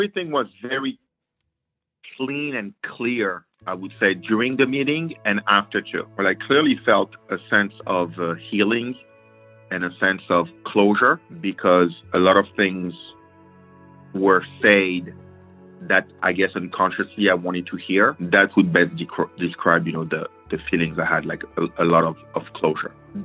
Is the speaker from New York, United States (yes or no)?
yes; New York, United States; I'm from New York.